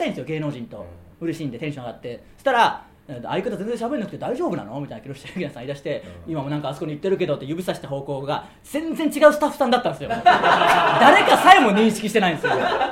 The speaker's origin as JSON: {"language": "Japanese", "town": "Tsuyama", "region": "Okayama", "country": "Japan", "tie": "born or raised there", "said": "僕のじいちゃんが、津山市という僕らの地元の条約をやってるやってたじいちゃんがいるんですけど"}